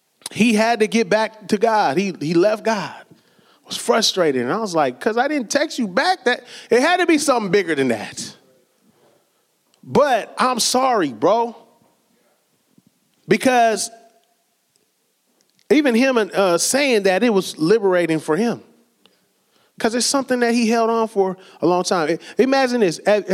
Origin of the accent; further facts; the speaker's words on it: Rainier Beach, Washington, United States; I grew up in Rainier Beach, right?